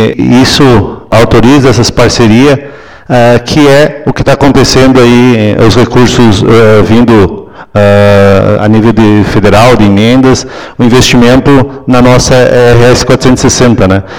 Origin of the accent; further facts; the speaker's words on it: Bagé, Rio Grande do Sul, Brazil; né, venho lá da cidade de Bagé